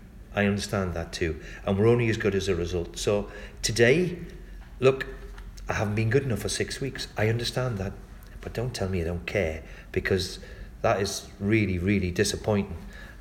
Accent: Newcastle, North East England, United Kingdom; Look, I was a boy. I'm from Newcastle.

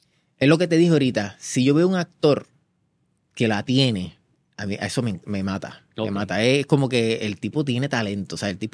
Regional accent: Puerto Rico; nosotros como puertorriqueños lo tenemos.

